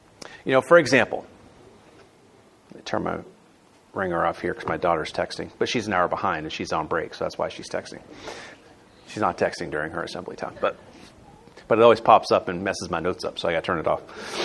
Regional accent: Florida, United States; So I grew up in Florida on the rough streets of Disney World.

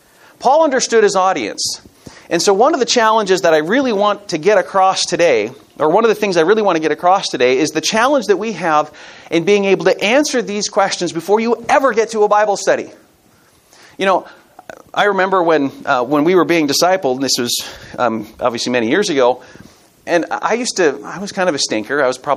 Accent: Montana, United States; I'm from Montana.

